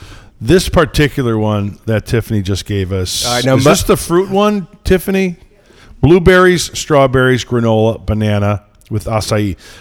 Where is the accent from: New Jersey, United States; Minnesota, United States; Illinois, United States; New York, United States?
Illinois, United States; Joliet; I grew up in Joliet, Illinois, south of Chicago.